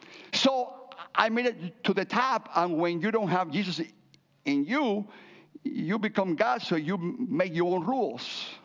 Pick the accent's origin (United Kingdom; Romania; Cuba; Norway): Cuba; English is a second language; also born or lived in Spain; now in United States; And I came from Cuba via Spain, and I accomplished the American dream.